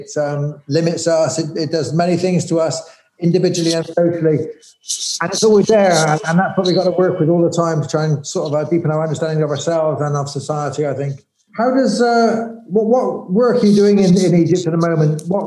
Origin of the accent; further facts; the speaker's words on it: Bristol, South West England, United Kingdom; moved away as an adult; also born or lived in London; now in Galway, Ireland; I'm English, so I grew up in Bristol, and I spent my life in Northern England and then in London. And I came, it must have been, I'm trying to guess, probably 9 years ago, eight, 9 years ago to Ireland. And we settled here in Galway.